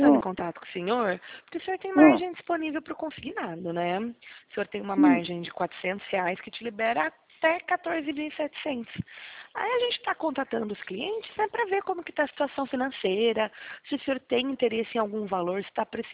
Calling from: Piracicaba, São Paulo, Brazil; eu falo de São Paulo, Piracicaba.

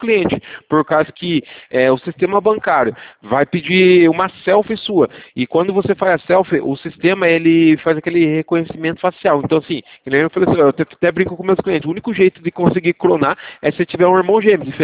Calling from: Limeira, São Paulo, Brazil; Eu sou aqui de Limeira.

